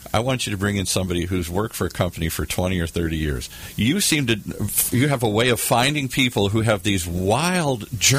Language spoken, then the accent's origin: English; Midwest, United States; now in California, United States; I grew up in the Midwest, the stable Midwest. When I moved to California